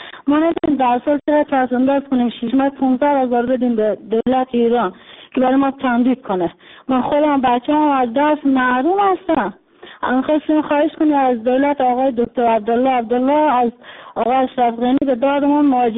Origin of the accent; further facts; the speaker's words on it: Afghanistan; now in Iran; من مهاجر افغانی هستم، تو ایران